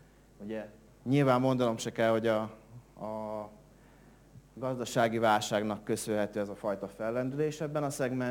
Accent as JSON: {"language": "Hungarian", "town": "Veszprém", "region": "Veszprém County", "country": "Hungary", "tie": "born or raised there", "said": "pont itt Veszprémben kezdtem el a tanulmányaimat, villamosmérnöki karom, és annak idején, hát természetesen veszprémi gyerekként nőttem föl itt helyben."}